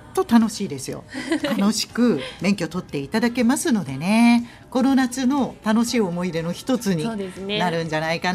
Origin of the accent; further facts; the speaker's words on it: Kanto, Japan; 私は関東の出身なので、はい、こっちのお祭りで出会うまで、うん、ポポちゃんを知らなかったんですよ。